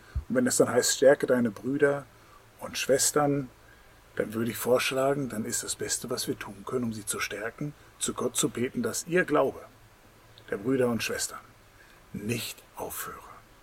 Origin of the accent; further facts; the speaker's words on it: Langenhagen, Lower Saxony, Germany; Bete, wo ich herkomme, hier für Langenhagen, bete für Hannover.